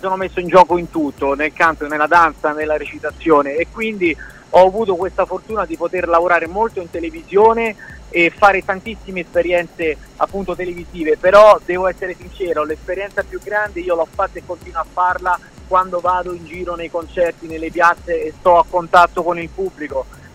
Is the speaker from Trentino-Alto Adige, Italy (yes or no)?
no; Valmontone, Lazio, Italy; il 6 agosto a Valmontone, in provincia di Roma, che è la mia città natale